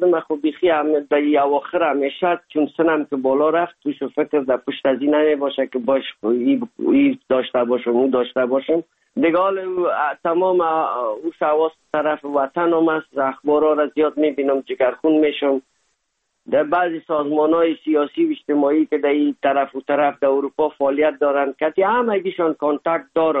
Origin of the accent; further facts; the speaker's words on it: Afghanistan; now in Germany; ما از افغانستان آمدیم